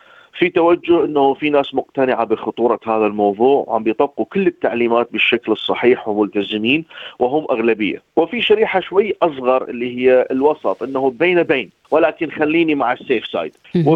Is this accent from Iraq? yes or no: yes; Iraq; احنا عندنا بالعراق كان دائما راحب مثلا الكبار بالعمر